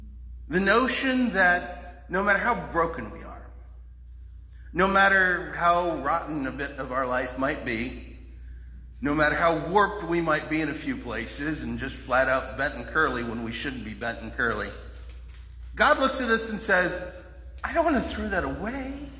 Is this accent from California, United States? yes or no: no; West Virginia, United States; Where I grew up in West Virginia, when somebody died, it almost immediately meant that you needed to make a casserole.